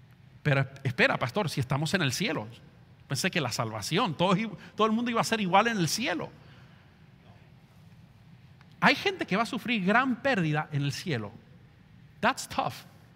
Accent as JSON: {"language": "Spanish", "country": "Argentina", "lives_now": "Miami, United States", "said": "Yo, como buen argentino, creo que se lo merecía"}